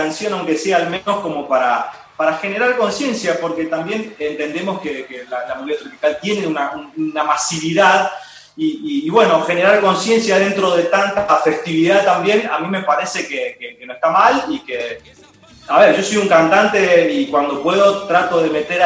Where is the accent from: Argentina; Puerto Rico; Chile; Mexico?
Argentina; Santo Tomé, Corrientes; now in Buenos Aires, Argentina; Yo soy de Santo Tomé Corrientes, sobre la costa del río Uruguay. Vivo en Buenos Aires ya hace 16 años.